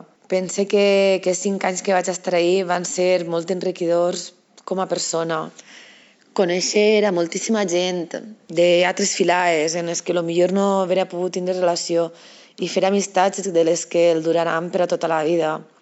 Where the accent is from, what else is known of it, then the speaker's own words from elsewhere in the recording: Pego, Valencian Community, Spain; sóc de Pego i tinc 40 anys.